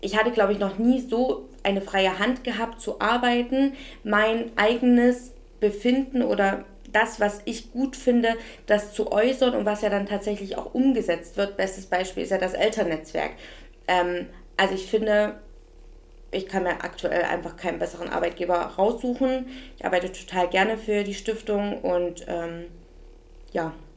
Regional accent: Leipzig, Saxony, Germany; ich komme aus Leipzig

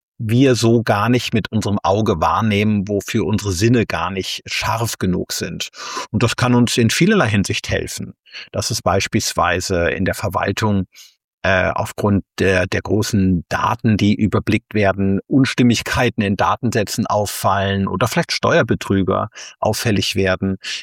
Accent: Rhineland, Germany; da bin ich als Rheinländer immer sehr optimistisch.

